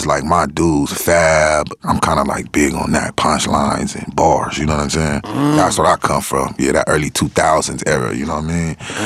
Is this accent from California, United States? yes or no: yes; San Diego, California, United States; I grew up in Southeast San Diego, District 4, to be exact.